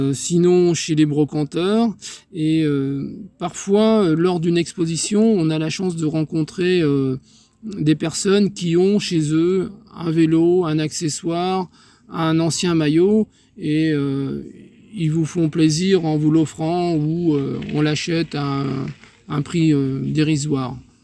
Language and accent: French; Brittany, France; je suis originaire de Bretagne, et dans le village où nous avions un champion cycliste renommé qui était François Lebihan